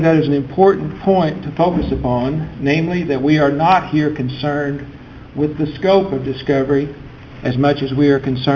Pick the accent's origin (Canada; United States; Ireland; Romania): United States; Huntsville, Texas; I'm from Huntsville, Texas.